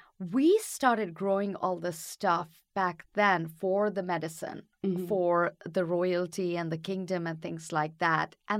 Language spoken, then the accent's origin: English; northern India, India; English is a second language; In India, in the northern part of India. I lived a little bit away from my parents because where my parents grow, everything is very, very rural. So not very many people speak English.